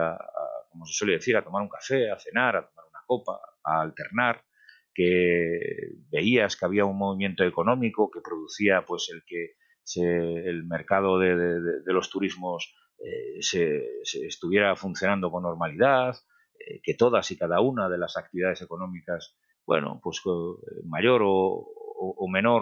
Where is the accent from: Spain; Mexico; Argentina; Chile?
Spain; Vilagarcía de Arousa, Galicia; yo en estos momentos estoy afortunadamente en mi tierra, en Galicia, en mi pueblo, Villa García de Arosa, en mi casa que tengo desde que nací.